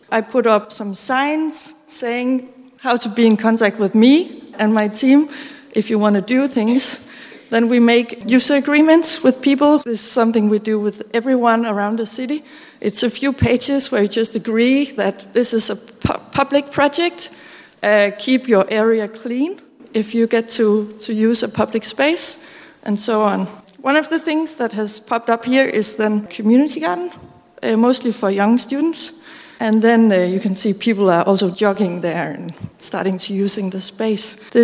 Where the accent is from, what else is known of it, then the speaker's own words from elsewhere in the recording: Aarhus, Central Denmark Region, Denmark; I am from Aarhus. I'm part of this team called Active Citizenship in the Department of Technical Services in Aarhus.